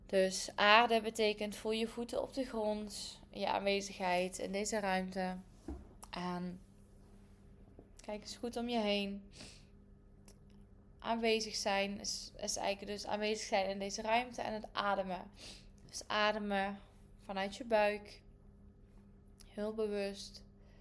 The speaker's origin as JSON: {"language": "Dutch", "town": "Heythuysen", "region": "Limburg", "country": "Netherlands", "said": "bij de Primera in Heithuizen, waar ik vandaan kom."}